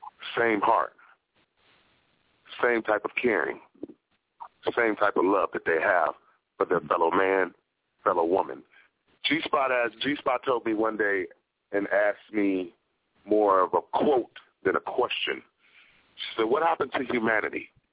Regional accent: East Coast, United States; When I grew up on the East Coast, my mom gave my neighbor permission.

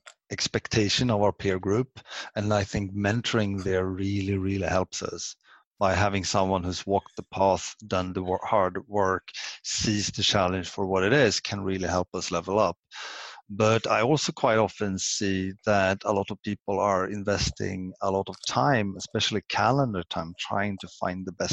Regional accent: Sweden; English is a second language; First of all, I have to be humble and say I'm Swedish. English isn't my native language.

